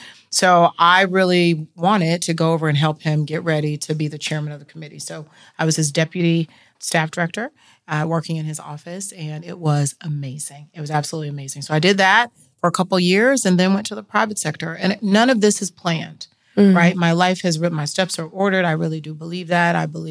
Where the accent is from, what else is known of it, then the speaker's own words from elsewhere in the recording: Georgia, United States; He's not just going to hire me because I'm from Georgia.